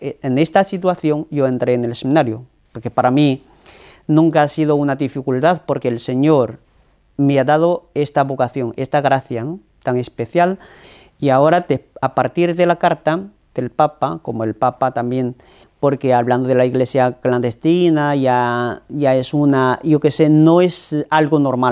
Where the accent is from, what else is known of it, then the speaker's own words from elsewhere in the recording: North China, China; Spanish is a second language; Yo vengo de China, que de una diócesis del norte. Ya desde pequeño yo ya soy católico, que porque mi familia, que siempre ha sido católica de generación